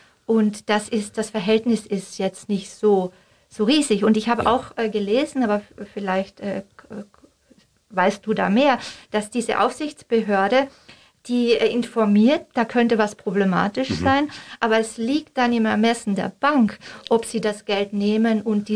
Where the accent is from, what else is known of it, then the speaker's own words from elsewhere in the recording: Austria; now in Switzerland; Ja, als Österreicherin